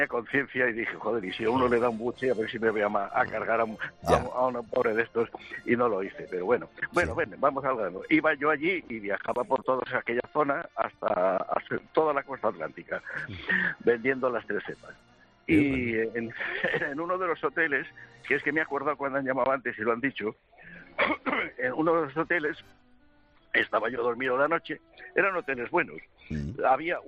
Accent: Bilbao, Basque Country, Spain; now in Seville, Spain; Yo soy un bilbaíno que vive en Sevilla desde hace tiempo.

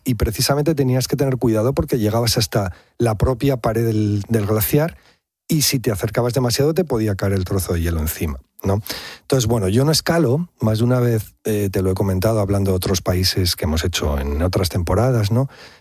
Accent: La Rioja, Spain; Quizá también porque somos riojanos, ¿no? Y hablando de la cuna del vino

